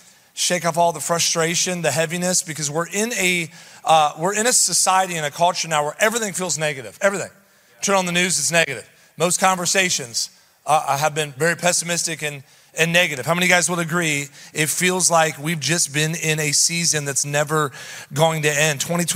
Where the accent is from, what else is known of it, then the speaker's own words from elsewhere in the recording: Columbus, Ohio, United States; I'm an Ohioan. I was born in Columbus, Mount Carmel East, grew up in the Grove City side of town. And so it's awesome to always come back home to the Midwest, see some family.